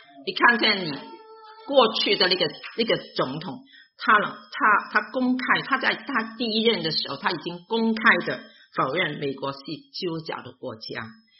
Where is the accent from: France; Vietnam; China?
China; now in United States; 你可以同时为中国祷告，因为我们也是中国人，对不对？但是你今天你定居在这里